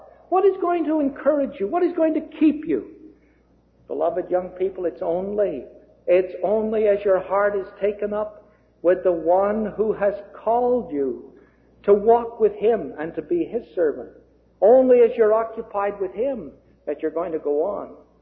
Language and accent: English; Canada; You know, being a Canadian, perhaps we're taken up a little bit more with the Queen than our American brethren are.